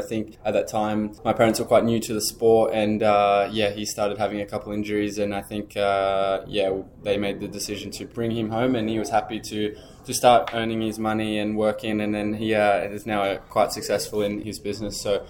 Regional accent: New South Wales, Australia; growing up in New South Wales, back home in Australia, a long way away from where we are now.

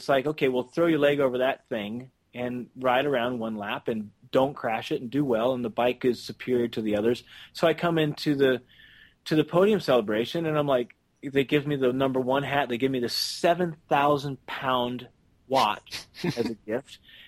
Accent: California, United States; You know, I'm American, so that's a pretty far place for a stupid person from Southern California.

